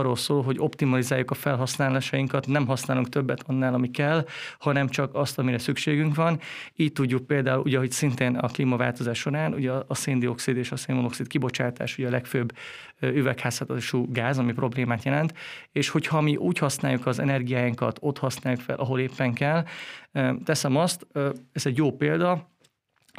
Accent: Győr, Győr-Moson-Sopron, Hungary; vagy akár én Győrből, ahonnan jöttem, szintén voltak utcák

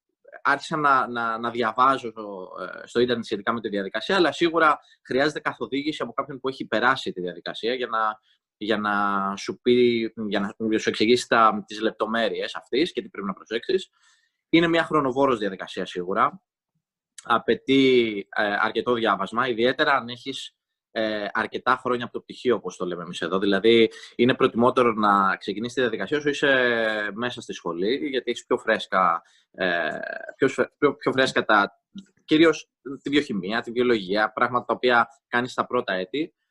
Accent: Rhodes, South Aegean, Greece; εγώ είμαι κατάγομαι από τη Ρόδο και έχω καταγωγή και από την Κάρπαθ. Είμαι πολύ περήφανος γι' αυτό

